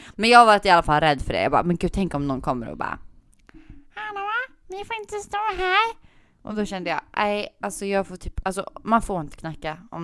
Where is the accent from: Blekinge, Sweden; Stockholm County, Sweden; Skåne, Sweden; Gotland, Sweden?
Gotland, Sweden; jag är gotlänning liksom.